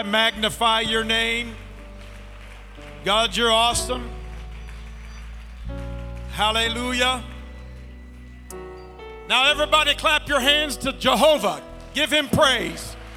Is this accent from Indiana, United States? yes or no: yes; Indiana, United States; I grew up in Indiana. We're a neighboring district.